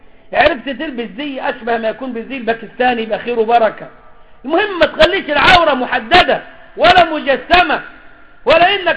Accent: Egypt; now in United States; احنا عندنا في مصر بنقول للشباب روح الشغل بالقميص والبنطلون

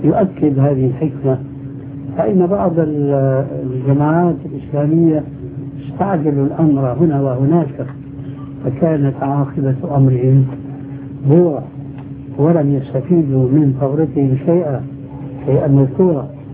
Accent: Syria; إما كما يقولون عندنا في سوريا يسند الحيطان

